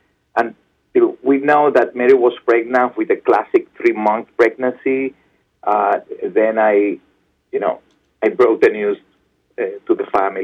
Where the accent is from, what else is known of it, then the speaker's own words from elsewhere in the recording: Cuba; English is a second language; moved away; also born or lived in Spain; my family came from Spain, and but we are not religious because growing up in Cuba, it was almost illegal to go to the church.